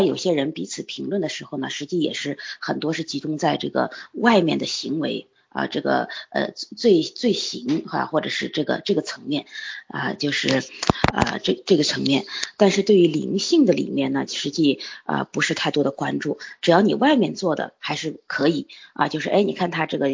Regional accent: China; 我们华人基督徒

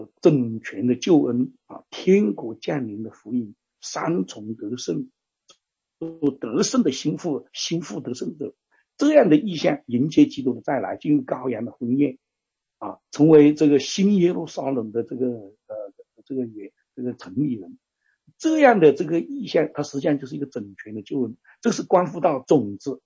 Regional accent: China; 我们大陆人的这个

